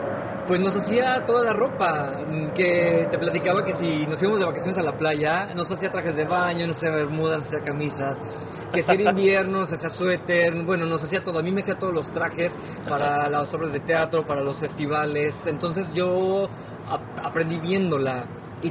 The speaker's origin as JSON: {"language": "Spanish", "town": "Uriangato", "region": "Guanajuato", "country": "Mexico", "tie": "born or raised there", "said": "soy originario de Uriangato, Guanajuato."}